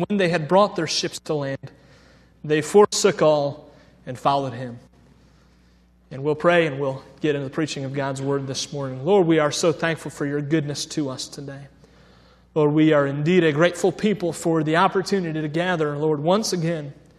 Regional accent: Cleveland, Ohio, United States; I'm not much of a fisherman. I grew up in Cleveland, Ohio, and I realize we have a big lake off the shores of Cleveland.

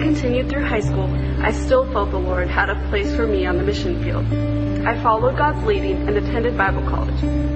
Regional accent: Salem, Oregon, United States; I was born and raised in Salem, Oregon, and was saved at age 13 at summer camp.

